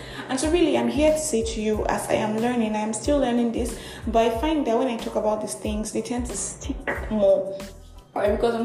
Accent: Nigeria; I'm that Nigerian Christian Doholic

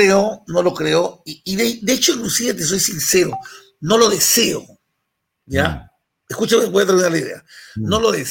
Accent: Peru; Los peruanos no somos un país rico, para empezar.

